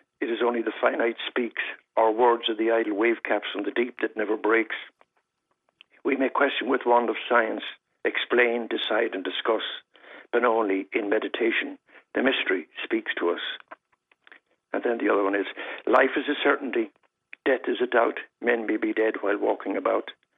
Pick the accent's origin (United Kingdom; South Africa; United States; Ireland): Ireland; Galway, Connacht; a great singer from my hometown of Galway.